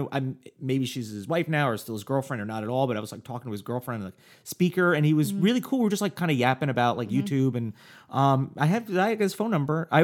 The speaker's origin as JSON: {"language": "English", "region": "New York", "country": "United States", "tie": "born or raised there", "said": "like growing up in New York, like, you know, like the 5 points in Brooklyn"}